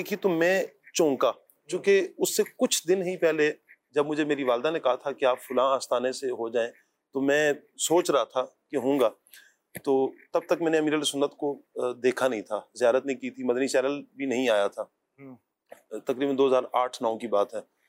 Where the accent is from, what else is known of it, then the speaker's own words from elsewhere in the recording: Wah Cantonment, Punjab, Pakistan; جو آبائی جو میرا گاؤں ہے وہ واہ کینٹ ہے. واہ کینٹ میں پیدائش ہے, لیکن اسے پیچھے جائیں تو جموں کشمیر سے تعلق ہے.